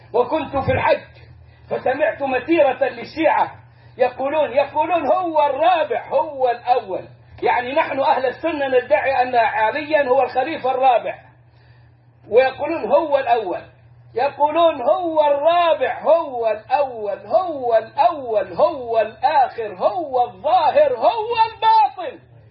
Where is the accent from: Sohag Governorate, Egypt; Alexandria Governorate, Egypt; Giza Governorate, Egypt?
Alexandria Governorate, Egypt; Alexandria; إلى أن جاء بريقة عندنا في اسكندرية، اسكندرية مصر